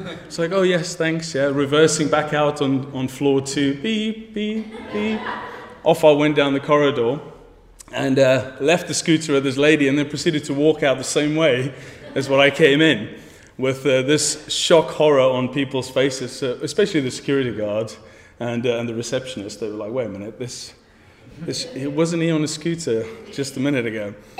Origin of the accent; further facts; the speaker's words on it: South Africa; With that kind of name, I'm South African, in case you wondered.